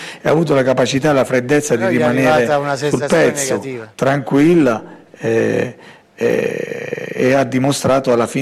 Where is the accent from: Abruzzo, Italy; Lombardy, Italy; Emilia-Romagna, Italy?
Abruzzo, Italy; è una cosa che io odio proprio da abruzzese, non mi piacciono le persone che si piangono addosso.